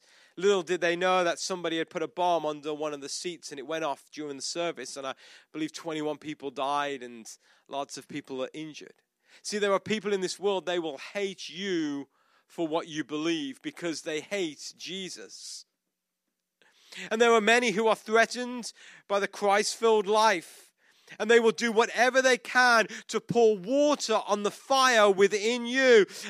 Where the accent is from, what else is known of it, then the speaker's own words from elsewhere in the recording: United Kingdom; But they're still our sovereign, as me as a British citizen.